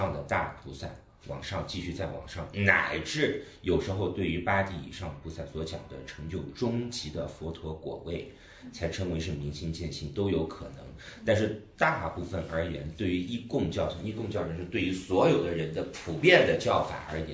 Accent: United States; also born or lived in Australia / New Zealand / Hong Kong; now in China; 我是11岁去的美国，11岁在美国上的小学，然后后来去的澳大利亚，后来在新西兰，在香港工作过，后来又回到中国。

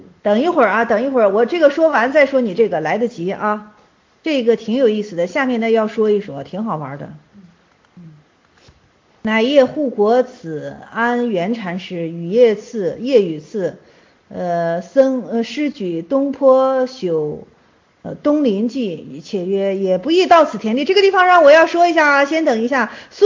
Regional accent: China; 我是中国人，哪有起这名的？

